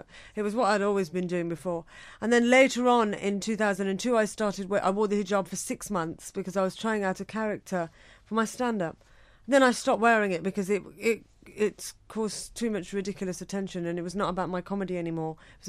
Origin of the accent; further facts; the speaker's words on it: United Kingdom; I'm British and I'm Asian, and that's not normal in America.